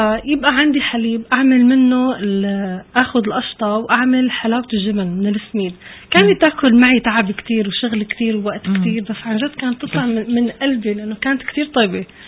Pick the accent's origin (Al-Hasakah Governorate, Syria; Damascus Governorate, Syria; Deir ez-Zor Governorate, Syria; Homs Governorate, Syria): Homs Governorate, Syria; Homs; وأنا من حمص